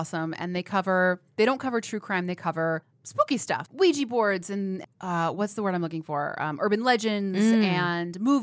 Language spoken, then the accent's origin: English; Wisconsin, United States; And actually, when I was growing up, I'm from Western Wisconsin. We had a huge Hmong population in Western Wisconsin.